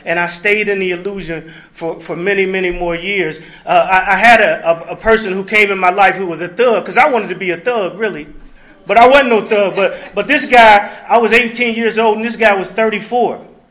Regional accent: Cincinnati, Ohio, United States; When I was real young, I was back in Cincinnati. I grew up in Cincinnati, and I had two older sisters and one younger sister

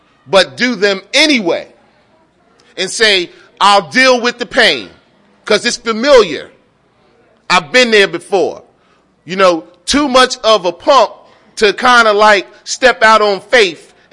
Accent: Philadelphia, Pennsylvania, United States; now in Washington, United States; You know, I'm originally from Philly, right? And I've been in the Washington, D.C. area since 88.

